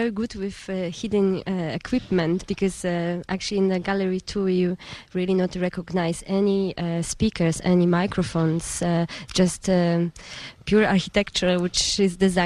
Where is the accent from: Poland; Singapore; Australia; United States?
Poland; Yes, I'm from Poland.